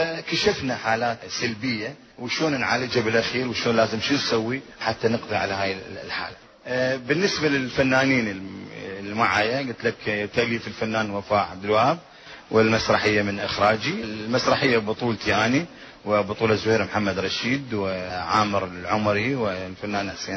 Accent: Iraq; وأني أناشد بلدي العراق أنه أقول يا عراق ترى إحنا معاي فيك

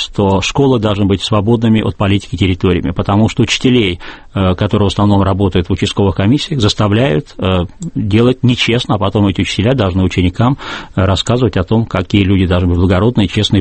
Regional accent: Saint Petersburg, Russia; другой в Петербурге, моем родном городе

